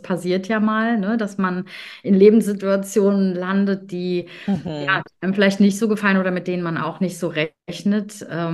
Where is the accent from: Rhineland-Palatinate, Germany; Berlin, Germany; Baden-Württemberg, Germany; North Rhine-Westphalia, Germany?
Rhineland-Palatinate, Germany; Bingen; Rheinhessen, ich komme aus Bingen, das ist in der Nähe von Mainz. Und ja, das ist mitten in einem wunderschönen oder zwischen zwei tollen Weinanbaugebieten sogar, also Rheinhessen und Nahe. Und ich bin praktisch damit aufgewachsen, mit Wein